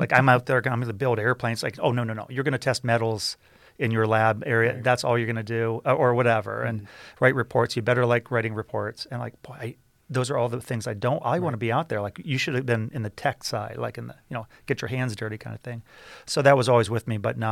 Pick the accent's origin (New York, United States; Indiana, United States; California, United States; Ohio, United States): Ohio, United States; Ashland; now in Toledo, United States; No. I grew up in Ashland, Ohio, kind of a north central Ohio town. Felt like a small town.